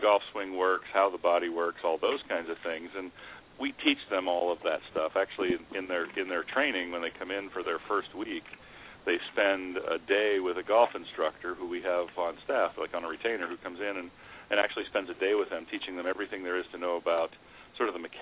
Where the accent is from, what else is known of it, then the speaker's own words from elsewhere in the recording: Toms River, New Jersey, United States; Really? I grew up in Toms River.